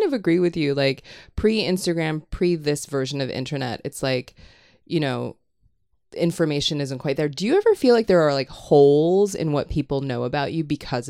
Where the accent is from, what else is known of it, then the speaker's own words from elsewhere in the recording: Hong Kong; I grew up in Hong Kong, so I had this like very weird thing where like a lot of like my pop culture would arrive like on a boat.